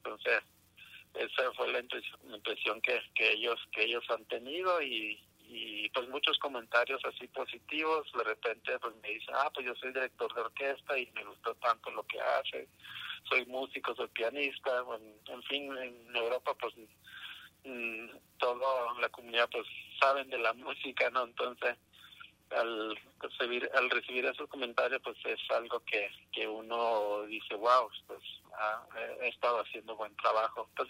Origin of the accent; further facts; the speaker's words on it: Mexico; yo solo era un músico folclórico, como mexicano